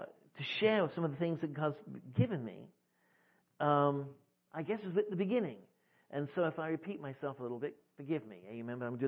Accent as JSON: {"language": "English", "region": "England", "country": "United Kingdom", "said": "I kind of like the New Living Translation, even though I'm English."}